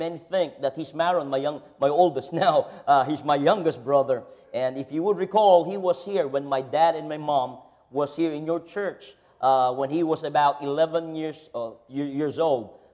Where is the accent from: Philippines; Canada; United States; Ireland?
Philippines; I am reminded I'm a Filipino.